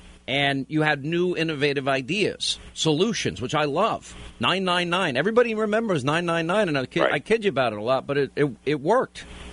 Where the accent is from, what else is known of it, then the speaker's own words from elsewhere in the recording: New York, United States; I lived in Alabama for a while, lived in Georgia. And growing up in New York, it's just a different experience.